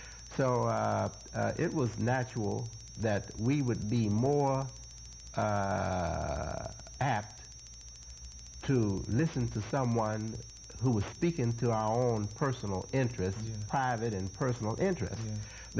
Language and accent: English; Chicago, Illinois, United States; And I'm also a citizen of Chicago. I'm from Chicago.